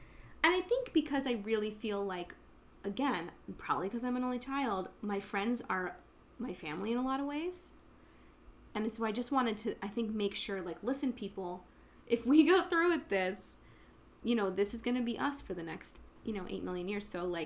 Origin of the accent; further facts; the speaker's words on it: Kingston, Pennsylvania, United States; But yeah, I'm from Kingston, which is just outside Wilkes-Barre.